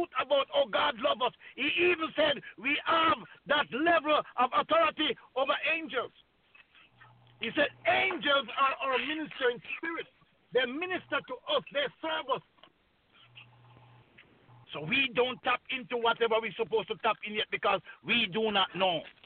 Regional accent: Montego Bay, Saint James, Jamaica; all the way from Jamaica. I was born in Montego Bay, grown up in the garrison of Endenau Wood.

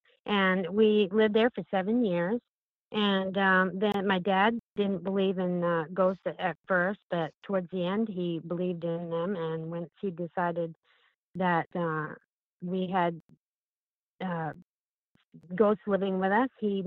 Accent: Bucksport, Maine, United States; But I grew up in Bucksport, Maine, which, by the way, I'm not sure how many people know this, but Bucksport was the inspiration for the soap opera Dark Shadows

